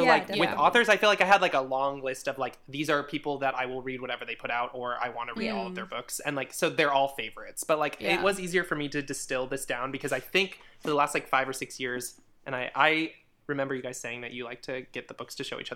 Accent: California, United States; he's from California and I'm from California

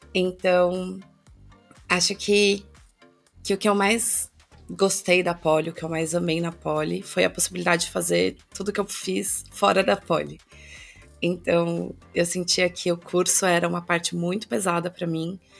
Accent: Sorocaba, São Paulo, Brazil; Na verdade, eu sou de Sorocaba

